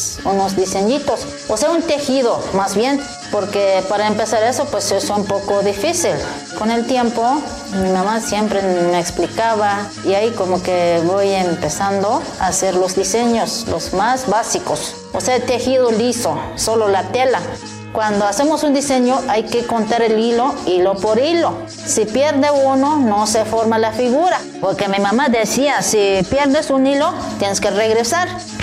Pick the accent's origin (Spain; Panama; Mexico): Mexico; San Andrés Larráinzar, Chiapas; soy de San Andrés La Raizar, aquí en Chiapas.